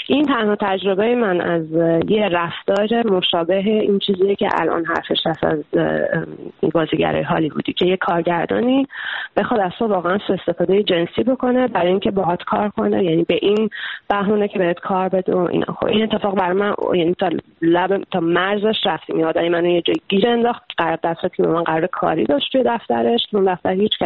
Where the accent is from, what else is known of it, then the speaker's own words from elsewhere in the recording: Iran; moved away; از ایران که اومدم بیرون